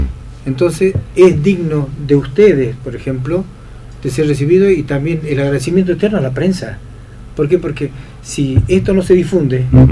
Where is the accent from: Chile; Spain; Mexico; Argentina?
Argentina; Salta; yo soy salteño.